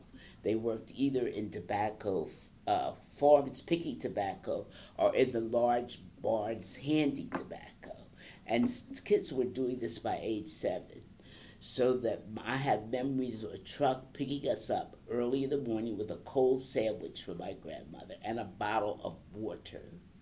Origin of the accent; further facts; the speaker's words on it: Northern United States, United States; accent: Northern; we were raised in the North. We had Northern accents.